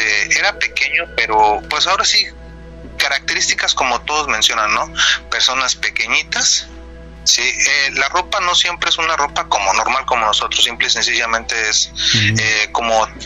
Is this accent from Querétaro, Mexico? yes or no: no; Cerro Azul, Veracruz, Mexico; now in Tampico, Mexico; Cerro Azul es chiquito, ahí es donde yo literalmente ahí crecí, digo, yo soy de México, soy de nacimiento en México, como hasta los 7-9 años, me mudo a Cerro Azul, desde esa edad hasta la etapa de comenzar la universidad, ya fue que me mudo aquí a Tampico